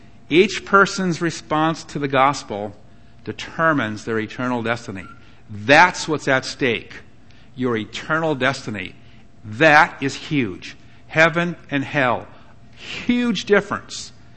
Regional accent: Minnesota, United States; I grew up in Minnesota, you know, a couple hours away from the Badlands.

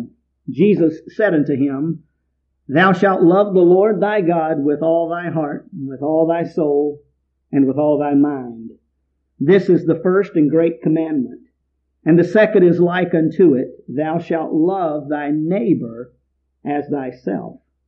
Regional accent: North Carolina, United States; now in New Hampshire, United States; Now, y'all have to understand, I'm not from New Hampshire originally, okay? I don't know if you picked up on that yet or not, but I'm really not. Originally from North Carolina

